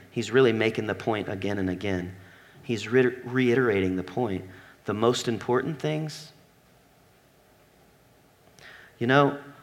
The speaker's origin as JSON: {"language": "English", "region": "the South", "country": "United States", "said": "I'm from the South. Big brother is Bubba."}